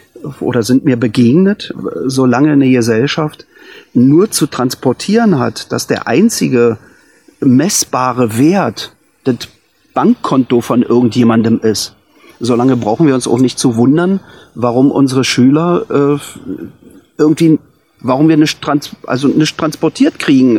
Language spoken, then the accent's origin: German; Germany; weil sie gemerkt hat, ich bin nicht von Russland. Und ich habe dann gesagt, aus Deutschland.